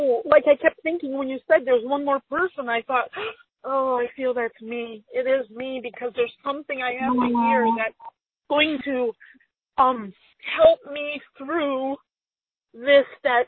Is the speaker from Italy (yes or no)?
no; Kalamazoo, Michigan, United States; born there; Where I'm born. I was born in Kalamazoo.